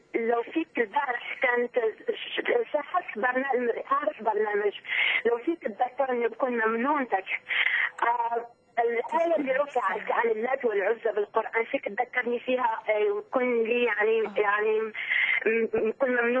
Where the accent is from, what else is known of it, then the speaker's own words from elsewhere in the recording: Morocco; أنا مغربية